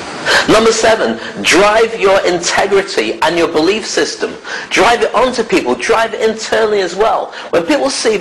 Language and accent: English; United Kingdom; Now there is a system, being British, I'm used to queuing.